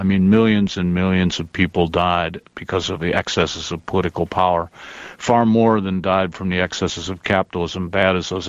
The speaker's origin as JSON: {"language": "English", "town": "Toledo", "region": "Ohio", "country": "United States", "tie": "born or raised there", "said": "I come from a blue-collar town. I grew up in Toledo, Ohio."}